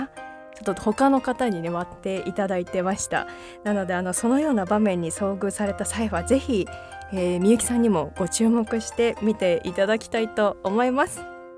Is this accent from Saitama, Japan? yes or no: no; Hokkaido, Japan; 北海道出身どさんこの私